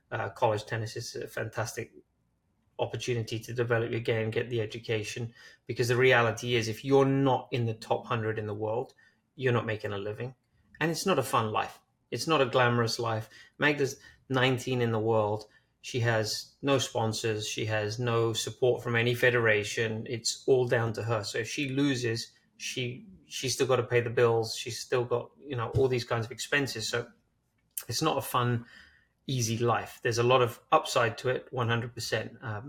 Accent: London, United Kingdom; moved away as an adult; now in United States; Yeah, I'm from London, so I grew up in England playing tennis

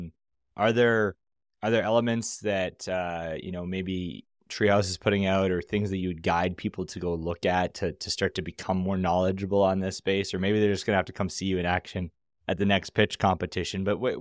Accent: Canada; I'm Canadian

